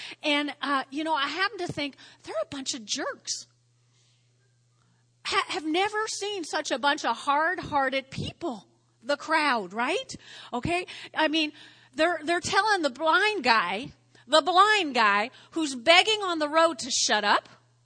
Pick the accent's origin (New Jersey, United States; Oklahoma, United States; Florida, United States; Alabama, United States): New Jersey, United States; Teaneck; when I grew up in Teaneck, on the 4th of July, there was always a parade.